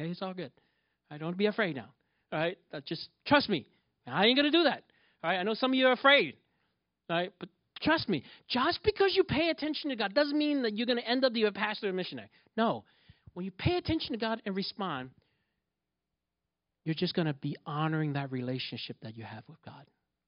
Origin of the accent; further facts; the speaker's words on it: New York, United States; moved away as an adult; For those of you who don't know, I'm a New Yorker. Right? I lived in New York for 41 years, and I grew up in pretty rough neighborhoods. So, I am a New Yorker. This is California.